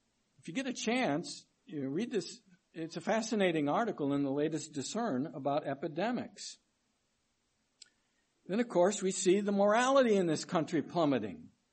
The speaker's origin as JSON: {"language": "English", "town": "Chicago", "region": "Illinois", "country": "United States", "tie": "born or raised there", "said": "You know, my hometown is Chicago."}